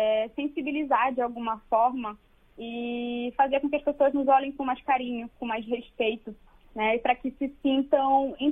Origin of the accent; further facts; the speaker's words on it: Amazon, Brazil; Da gente parar e pensar, poxa, eu sou amazônida.